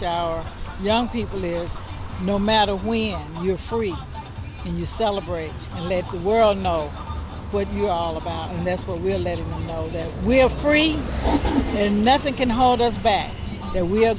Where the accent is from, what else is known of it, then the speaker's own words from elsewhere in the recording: United States; because I am an American, not a black American or white American. I'm an American